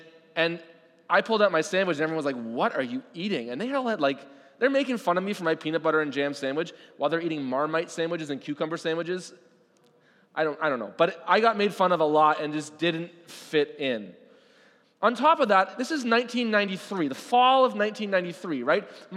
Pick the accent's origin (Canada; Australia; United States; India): Canada; accent: Canadian; moved away; Anytime I spoke with my Canadian accent, people obviously right away knew that I was not from around there.